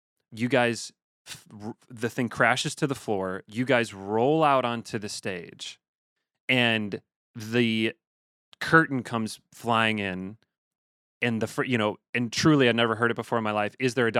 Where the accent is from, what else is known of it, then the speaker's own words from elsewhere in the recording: Chicago, Illinois, United States; So I grew up in Chicago